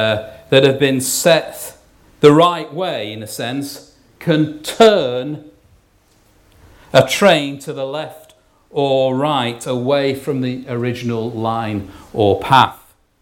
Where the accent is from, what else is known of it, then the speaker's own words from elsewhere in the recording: Sheffield, Yorkshire and the Humber, United Kingdom; As I know, I was from Sheffield, and she ain't too popular, I tell you up there.